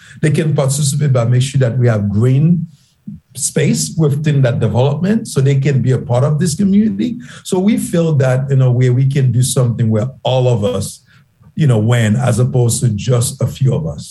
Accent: Haiti; moved away as an adult; my patriotism about this country is based on the fact that I was Haitian, based on the fact that I grew up 20 years in Haiti and realized the possibility of this thing.

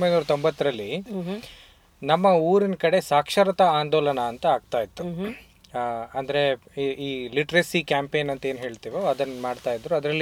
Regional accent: Sullia, Karnataka, India; ನಾನು ಹುಟ್ಟಿ ಬೆಳೆದಿದ್ದೆಲ್ಲ ಸುಳ್ಯದಲ್ಲಿ, ದಕ್ಷಿಣ ಕನ್ನಡ ಜಿಲ್ಲೆಯಲ್ಲಿ ಇದೆ, ಮಡಿಕೇರಿಯಿಂದ 50 ಕಿಲೋಮೀಟರ್ ಕೆಳಗಡೆ.

